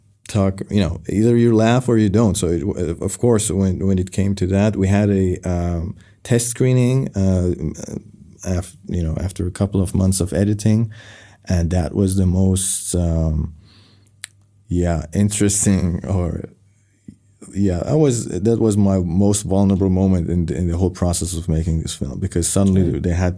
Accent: Iran; I mean, I was born in 86, but I guess growing up in Iran, I was a couple of, you know, decades always behind.

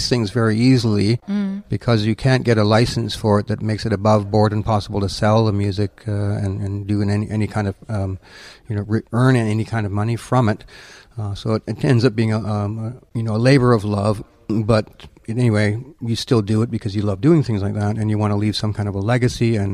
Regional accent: Toronto, Ontario, Canada; No, I'm a Canadian. I'm from Toronto, mostly Toronto, but actually live north of the city now, a little outside. And it's nice. It's a nice community.

